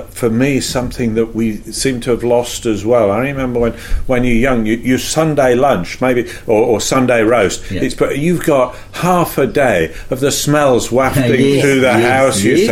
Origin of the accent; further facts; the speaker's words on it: United Kingdom; Something I noticed in growing up in Britain